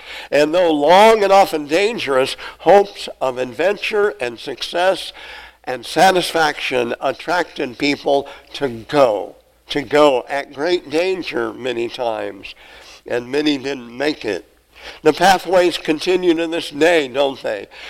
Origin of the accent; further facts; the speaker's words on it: Nebraska, United States; We live really close in our growing up in South Central Nebraska on the farm.